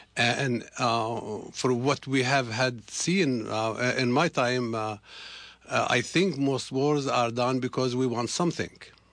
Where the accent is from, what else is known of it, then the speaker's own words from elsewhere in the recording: Tunisia; English is a second language; I mean, you're looking at my country. I'm from Tunisia.